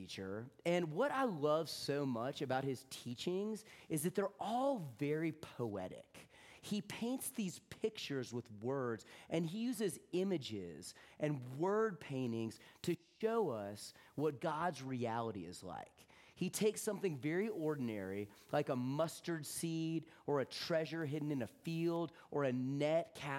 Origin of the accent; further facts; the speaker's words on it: Georgia, United States; moved away as an adult; also born or lived in Texas; Y'all know I was born in the Deep South, right? I was born in Texas and grew up in Georgia.